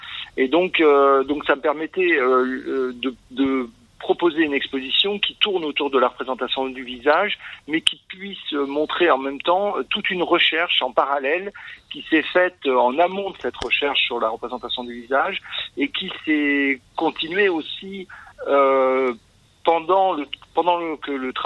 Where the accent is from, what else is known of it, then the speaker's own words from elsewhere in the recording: Paris, Île-de-France, France; born there; now in Bordeaux, France; Je suis né à Paris, j'ai fait les Beaux-Arts à Bordeaux. Ensuite, j'ai habité à Paris, je suis retourné à Paris pendant une dizaine d'années.